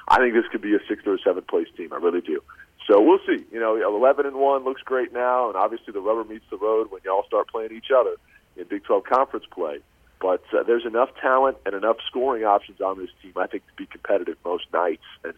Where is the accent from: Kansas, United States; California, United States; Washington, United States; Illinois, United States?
Kansas, United States; Topeka; I think my generation, growing up in Topeka, Kansas, in the era of … I used to love those guys